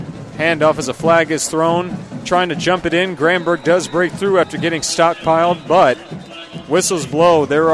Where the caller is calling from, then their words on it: Colorado Springs, Colorado, United States; We are listening from Colorado Springs.